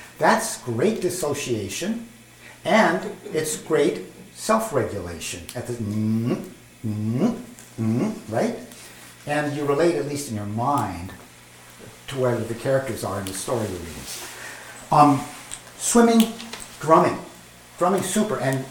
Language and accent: English; Oakland, California, United States; because I'm from California, you can swim all year round.